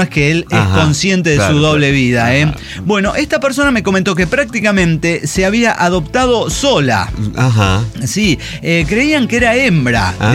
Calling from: Ferrara, Emilia-Romagna, Italy; desde Ferrara, Italia

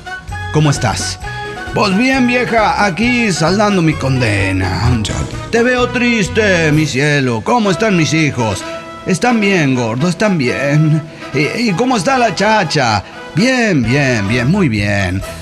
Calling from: Veracruz, Mexico; de Veracruz

